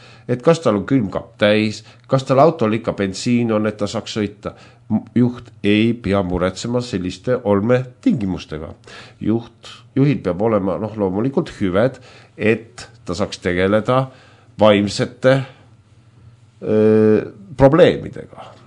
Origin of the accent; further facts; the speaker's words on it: Vormsi, Lääne County, Estonia; Kuna ma ise olen Vormsilt